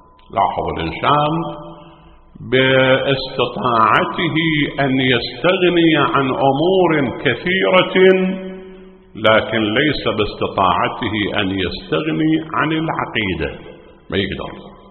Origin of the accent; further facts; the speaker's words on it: Iraq; أكو مثلا عندنا في العراق أكو أجهزة مال تفتيت الحصى بالموجات الصوتية